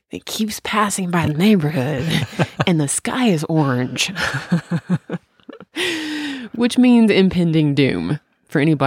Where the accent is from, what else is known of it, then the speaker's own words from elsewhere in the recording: Tennessee, United States; When I grew up in Tennessee, we didn't have basements because of the water level, the water table.